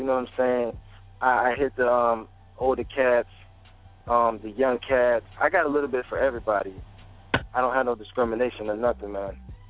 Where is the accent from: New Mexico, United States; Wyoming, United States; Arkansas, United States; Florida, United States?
Florida, United States; also born or lived in New Jersey; I'm from North New Jersey, you feel me? I'm a North person, but I was raised out here in Florida.